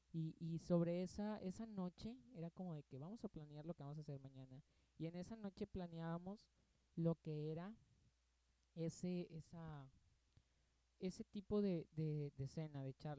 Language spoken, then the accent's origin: Spanish; Nuevo León, Mexico; born there; Yo soy de México, saludos para aquellas personas que me escuchan de otros países. Yo soy mexicano, ¿verdad? Nacido en Nuevo León.